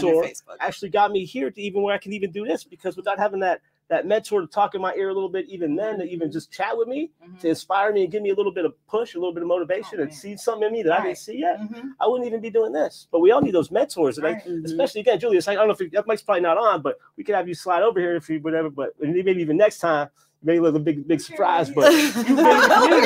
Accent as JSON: {"language": "English", "town": "Boardman", "region": "Ohio", "country": "United States", "tie": "born or raised there", "said": "I understand, but I grew up in Boardman, right? My friends went to Cheney, but we all still here."}